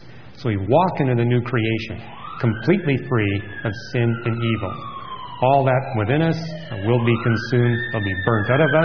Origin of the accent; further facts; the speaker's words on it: Canada; And again, I grew up in Canada, and I would often have, as I was walking to the telescope there, these pack of wolves that would follow me.